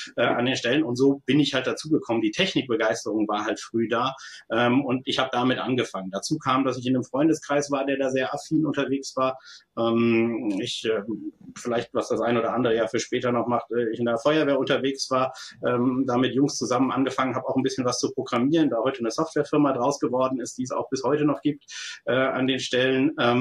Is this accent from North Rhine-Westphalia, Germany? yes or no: no; Hesse, Germany; ich komme aus der Frankfurter Gegend, ich wollte hier bleiben.